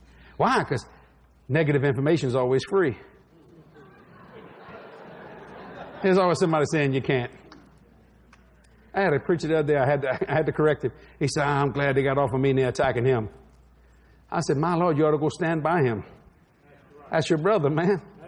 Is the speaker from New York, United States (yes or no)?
no; New Orleans, Louisiana, United States; I was raised in Algiers, Louisiana, which is the roughest borough of the city of New Orleans. I'm a Frenchman, I'm a Cajun, but I was raised in the Italian section of the Sicilian Italian section.